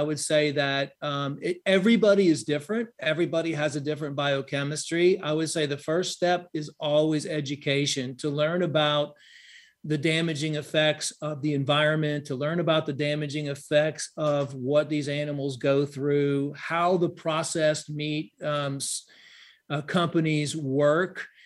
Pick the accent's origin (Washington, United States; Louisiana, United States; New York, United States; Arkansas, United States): Louisiana, United States; I grew up in Louisiana, and you know, Louisiana is a hunting and fishing, you know, mecca over there.